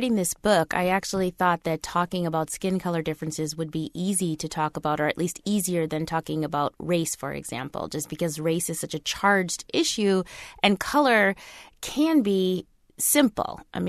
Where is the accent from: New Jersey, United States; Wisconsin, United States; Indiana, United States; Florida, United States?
Wisconsin, United States; because I grew up in Wisconsin in a mostly white environment.